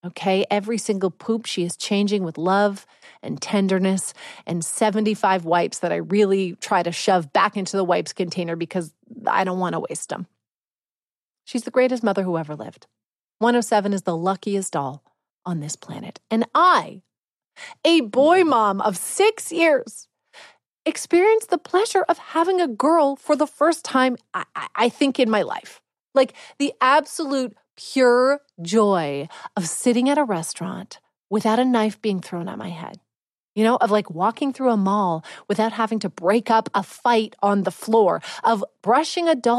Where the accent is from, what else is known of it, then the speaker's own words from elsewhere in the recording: Canada; Like, I'm too Canadian for that.